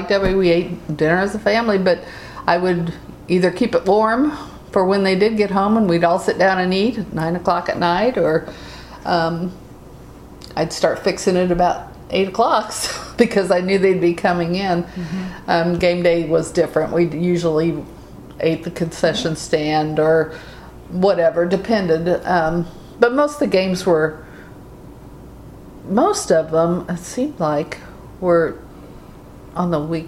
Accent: Kansas City, Missouri, United States; I grew up in South Kansas City. Went to Ruskin High School. And we moved out here in 85.

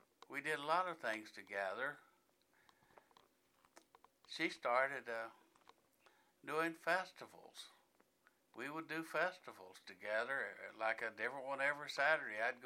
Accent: San Bernardino, California, United States; born there; I was born in 1942 in San Bernardino, California.

